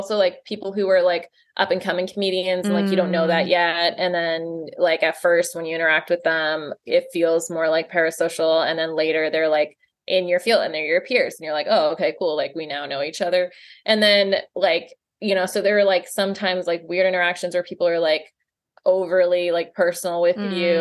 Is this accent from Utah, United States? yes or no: yes; Utah, United States; I grew up in Utah. And so like, I wasn't white.